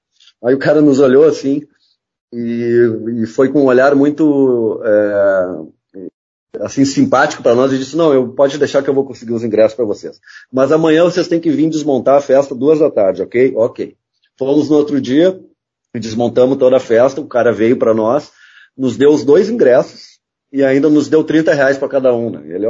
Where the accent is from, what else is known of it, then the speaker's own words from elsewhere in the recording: Porto Alegre, Rio Grande do Sul, Brazil; sou aqui do Rio Grande do Sul, Porto Alegre.